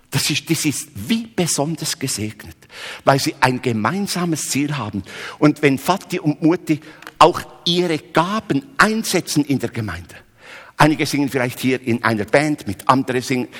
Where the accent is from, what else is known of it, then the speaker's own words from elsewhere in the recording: Switzerland; Bei uns in der Schweiz gibt es so Familien mit Ländlermusik, also das ist so volkstümliche Musik.